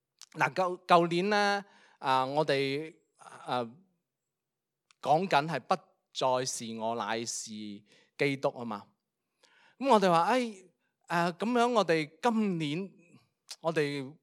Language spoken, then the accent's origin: Cantonese; Guangdong, China; 因为我哋广东人咧，唔过正月十五咧，我哋拜年都系有心唔怕迟嘅